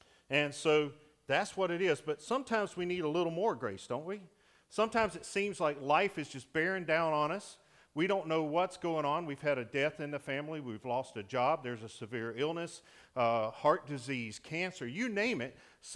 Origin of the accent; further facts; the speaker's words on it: Palatka, Florida, United States; Born and raised in Palatka, joined the Navy at 23 out of Gainesville. I lived at Gainesville at the time.